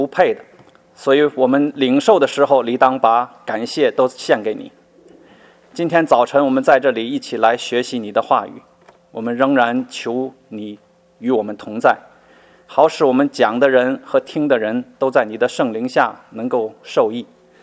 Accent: Tianjin, China; 我是天津人，所以我的大学也在天津

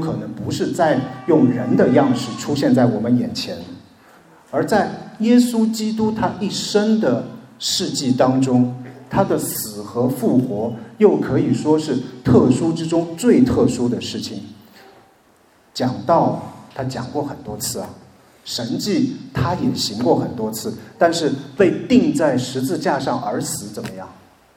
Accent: China; 它的地位大概就相当于我们中国人的农历新年嘛。

